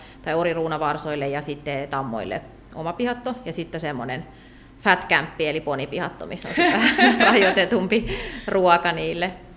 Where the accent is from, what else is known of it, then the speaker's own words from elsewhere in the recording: Ruovesi, Pirkanmaa, Finland; moved away as an adult; now in Ypäjä, Finland; mä oon ihan siis Visuvedeltä, Ruovedeltä kotoisin ja siellä ihan siis lukion loppuun asti niin kuin asunut. Sitten muutin Ypäjälle